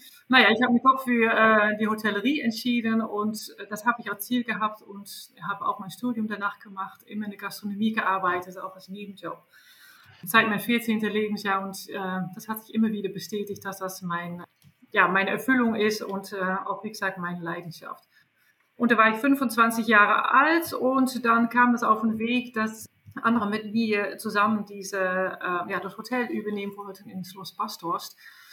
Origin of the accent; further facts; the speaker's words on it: Netherlands; German is a second language; Ich komme aus den Niederlanden, wie man vielleicht hört. 44 Jahre alt, bin Mutter von 4 Kindern.